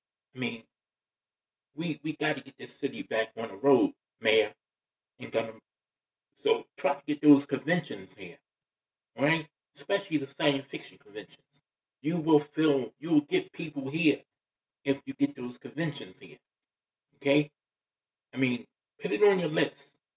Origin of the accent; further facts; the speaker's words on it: Maryland, United States; Yeah, I'm from Maryland, but I'm sorry, Marylanders.